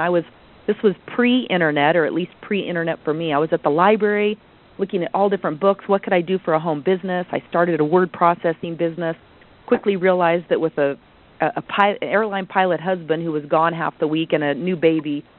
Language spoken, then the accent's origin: English; Durango, Colorado, United States; moved away as an adult; I'm originally from Durango, Colorado. Raised there and had a great life there, but like many, wanted to get out of the small-town environment